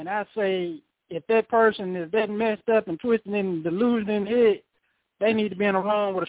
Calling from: Arkansas, United States; Good evening, kid. … all the way from Arkansas.

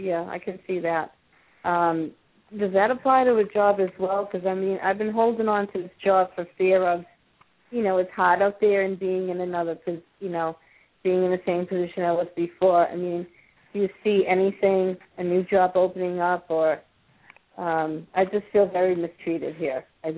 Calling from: Everett, Massachusetts, United States; I'm calling from Everett.

